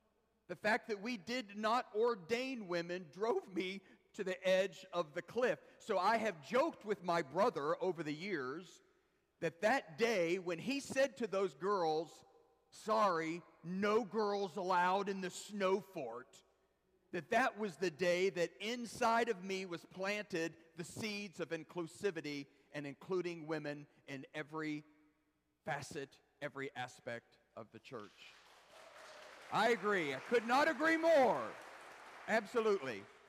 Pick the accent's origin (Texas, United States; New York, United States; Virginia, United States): Texas, United States; also born or lived in Wichita Falls; probably remember that I was raised in Texas, because I've told stories about that before. So before my family moved to the Dallas-Fort Worth area, when I was, in fifth grade, we lived in Wichita Falls, Texas.